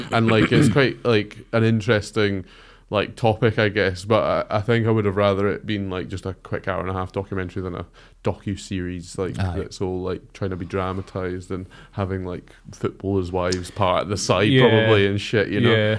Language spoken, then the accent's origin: English; Scotland, United Kingdom; born or raised there; also born or lived in Bath